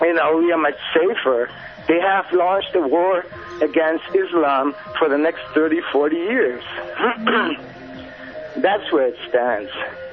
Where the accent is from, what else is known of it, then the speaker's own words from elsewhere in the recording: Germany; now in United States; I'm from Germany.